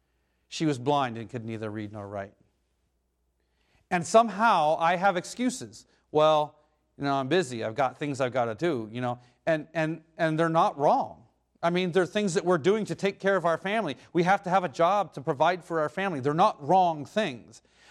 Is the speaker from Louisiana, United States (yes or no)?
no; Oregon, United States; Maybe it's well, I'm from Oregon, so I mean, the gas pumper, but you don't have gas pumpers here.